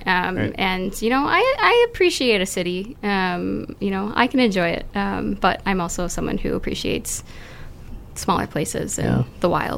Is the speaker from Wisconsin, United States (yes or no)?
yes; Wisconsin, United States; I grew up in Wisconsin in a small town that was also kind of outside Minneapolis-St. Paul